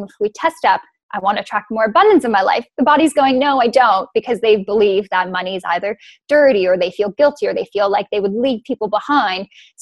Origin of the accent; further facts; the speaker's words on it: Canada; now in Australia; because growing up in Canada, I had no idea it even existed.